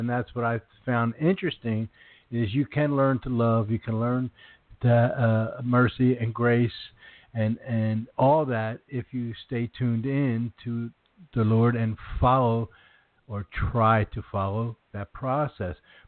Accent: Philadelphia, Pennsylvania, United States; I'm from Philadelphia. I know you have an Italian last name, just like myself. Probably raised in the Catholic Church. I was.

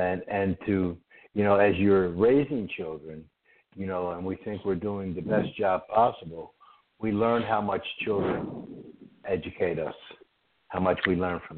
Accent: Northeast, United States; I moved to the South, and I'm from the Northeast, and I was kind of gruff

